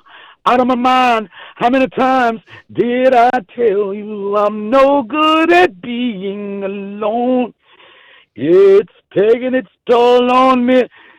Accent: Washington, District of Columbia, United States; And I grew up in Washington, D.C., I could say at the South.

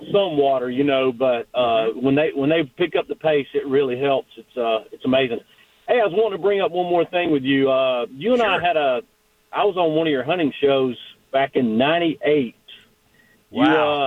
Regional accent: Powder Springs, Georgia, United States; I'm actually from Powder Springs, Georgia

